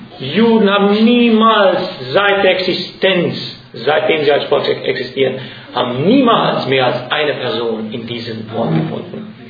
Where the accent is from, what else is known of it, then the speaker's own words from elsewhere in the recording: Romania; first language Hungarian; German is a second language; meine Sprache ist Ungarisch, ich komme aus Rumänien, bin aber Ungar.